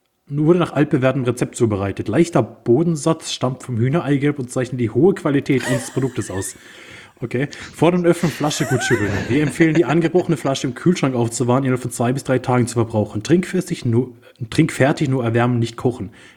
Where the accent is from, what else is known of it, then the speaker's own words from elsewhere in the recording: Karlsruhe, Baden-Württemberg, Germany; Bei uns in Karlsruhe sagt man Prosciutto.